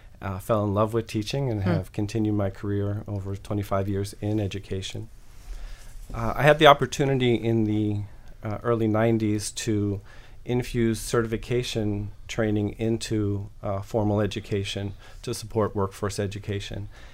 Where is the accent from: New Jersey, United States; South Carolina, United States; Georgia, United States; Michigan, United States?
New Jersey, United States; I was born and raised in New Jersey.